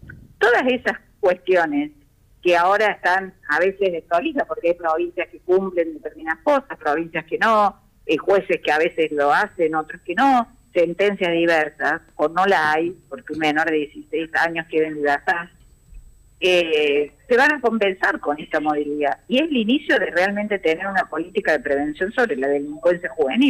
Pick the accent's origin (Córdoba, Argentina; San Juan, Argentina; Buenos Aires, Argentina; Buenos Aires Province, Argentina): Córdoba, Argentina; imagínense si lo voy a hacer yo, que soy de Córdoba.